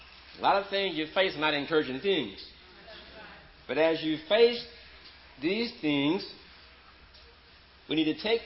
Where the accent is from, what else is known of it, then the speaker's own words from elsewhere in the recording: Tulsa, Oklahoma, United States; from Tulsa.